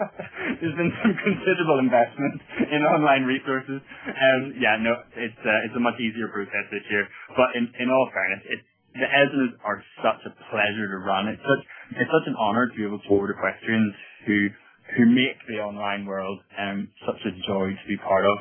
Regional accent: Ireland; now in England; I'm Irish, but I live in England at the moment.

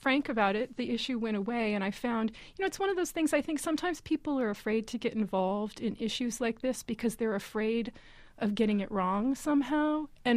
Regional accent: United States; However, I think it would be really dangerous to assume somehow because I'm American that I'm immune.

